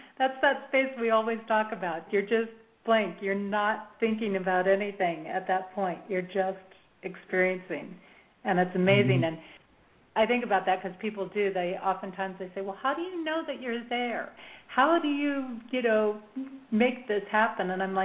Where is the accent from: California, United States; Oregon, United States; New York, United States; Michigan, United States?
California, United States; Manhattan Beach; I grew up in Manhattan Beach and have a lot of friends around Santa Barbara and spent several years in the Central Coast